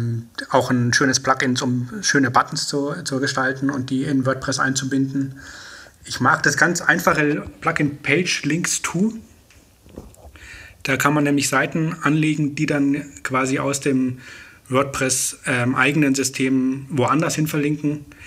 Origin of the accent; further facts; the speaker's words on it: Munich, Bavaria, Germany; now in Hamburg, Germany; ich komme aus Bayern, aus München, um genau zu sein. Mich hat es vor circa 2 Jahren nach Hamburg getrieben